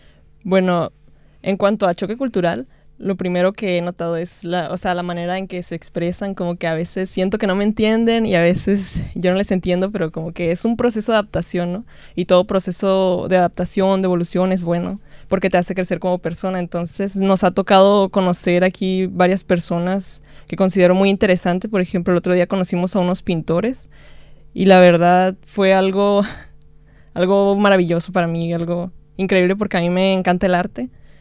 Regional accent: Mexico; Eso de donde yo vengo pues casi no se ve, porque por lo menos en el noroeste de México es un poco árido el clima, hace mucho calor y esto es un cambio muy grande para mí.

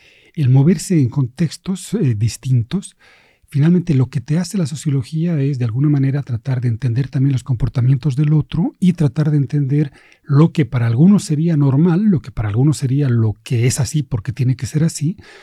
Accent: Bolivia; also born or lived in Spain; Yo nací en España, pero eso es un detalle, porque en realidad antes de cumplir el primer año me fui a Bolivia, de donde es mi familia de origen, aquí vecinos. Y luego, bueno, viajé por varios lugares, me doctoré en Lovaina

